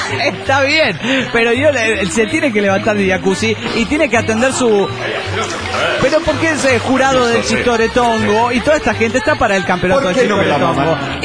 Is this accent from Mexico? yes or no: yes; Guadalajara, Jalisco, Mexico; de Guadalajara.